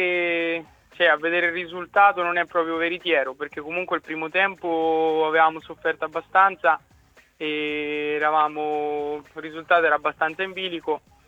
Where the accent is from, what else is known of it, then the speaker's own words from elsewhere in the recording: Castelfidardo, Marche, Italy; Sì, io sono di Castelfidardo.